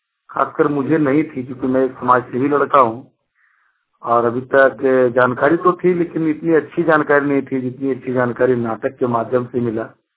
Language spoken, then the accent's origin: Hindi; Jharkhand, India; ग्राम Beltikri post Mohanpur जिला देवघर का रहने वाला हूँ।